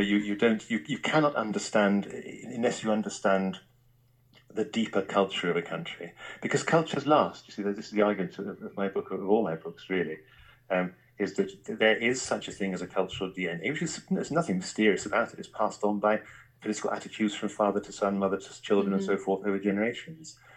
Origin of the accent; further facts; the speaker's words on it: England, United Kingdom; And although I'm English from my birth, I absolutely support it.